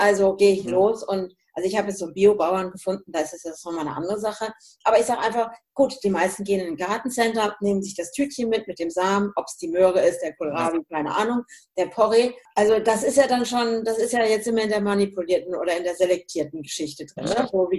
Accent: Hesse, Germany; Ich komme ja ursprünglich aus dem Hessischen.

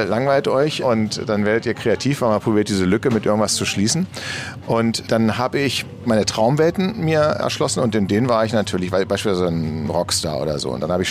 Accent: Berlin, Germany; ich bin in Eichkamp groß geworden. Das ist so eine sehr schöne Reihenhaussiedlung. Ist sehr nett, eher ein bisschen spießig, aber gut für Kinder und Familien.

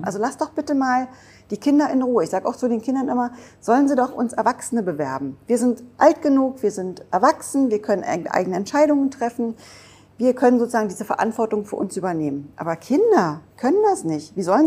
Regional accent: Grünau, Germany; wir hatten noch einen Geflügel-Eierladen bei uns da in Grünau, wo ich aufgewachsen bin.

